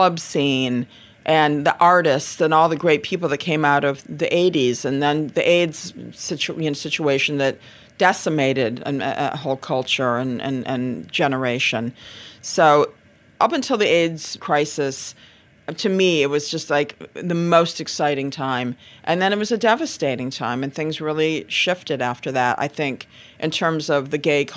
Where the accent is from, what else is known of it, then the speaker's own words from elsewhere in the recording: Flint, Michigan, United States; moved away; growing up in Flint, Michigan in the 60s until we moved to Arizona